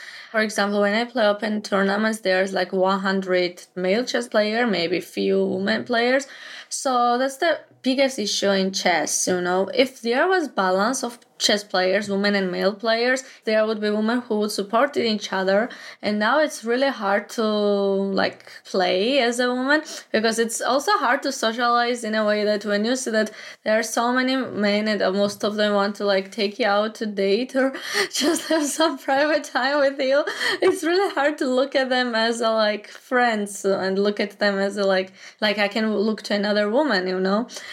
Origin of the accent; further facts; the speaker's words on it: Georgia; from Georgia. I'm 22 years old and I am a woman FIDE master.